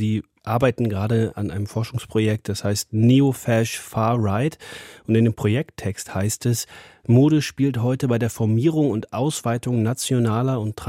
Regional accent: North Rhine-Westphalia, Germany; Ich bin auf dem Land groß geworden in NRW

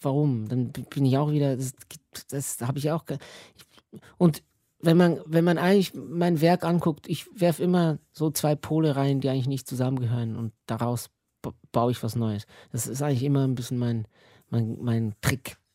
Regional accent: Switzerland; German is a second language; weil ich bin Schweizer. Deutsch ist etwas, das habe ich in der Schule gelernt.

